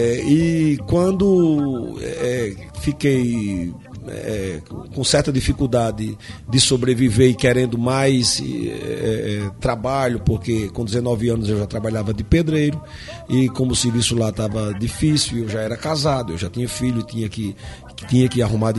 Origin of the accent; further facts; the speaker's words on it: Jardim do Seridó, Rio Grande do Norte, Brazil; nasci aqui pertinho, na rua Nilo Peçanha, número 1216. E com 2 meses de idade, eu voltei para Jardim do Seridó. E lá eu fui criado, naquele sertão, né, nas margens do rio Seridó